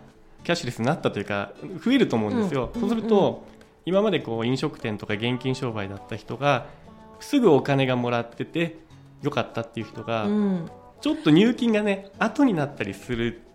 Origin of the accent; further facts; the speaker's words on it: Hiroshima, Japan; 東京には行ったんですけど、いつか広島に帰りたいなっていうのがあったので